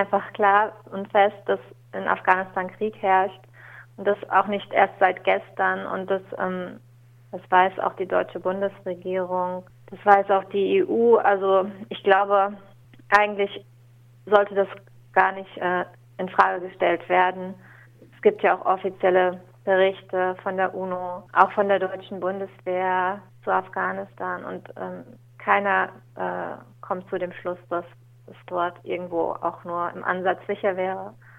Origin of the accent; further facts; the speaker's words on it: Germany; Ich bin dann quasi als Deutsche mehr oder weniger Unterstützerin